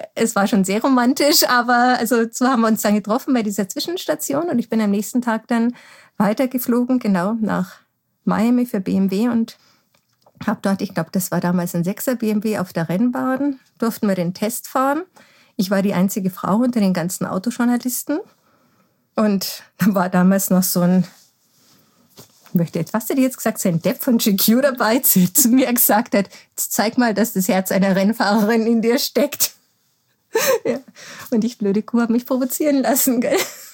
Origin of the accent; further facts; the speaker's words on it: Bavaria, Germany; first language Bavarian; ich bin ja in Bayern groß geworden. Also meine erste Sprache war Bayerisch. Bayerisch war eigentlich meine Muttersprache. Das hat sich jetzt ein bisschen über die Jahre rausgewaschen, so durch die verschiedenen Lebensstationen.